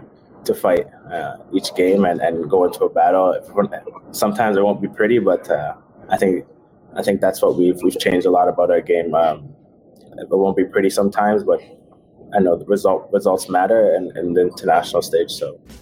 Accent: Jamaica; I don't know if Jamaica would be there, but I'm Jamaica. I'm Jamaican too.

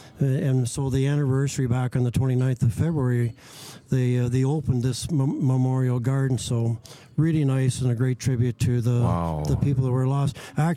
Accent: Listowel, Ontario, Canada; So I took it to Listowel, took it to my hometown, which was unbelievable.

